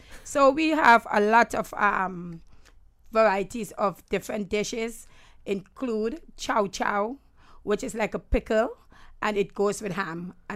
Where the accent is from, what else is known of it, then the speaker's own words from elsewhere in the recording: Trinidad & Tobago; Well, actually, I'm from Trinidad and Tobago, the Caribbean.